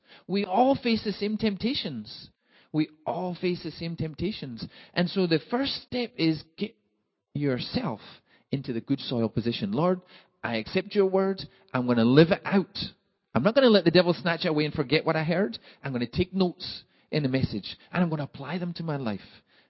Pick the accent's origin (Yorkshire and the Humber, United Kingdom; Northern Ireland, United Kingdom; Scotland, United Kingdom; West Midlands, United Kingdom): Scotland, United Kingdom; accent: Scottish; That my Scottish accent is not so difficult that you can't understand.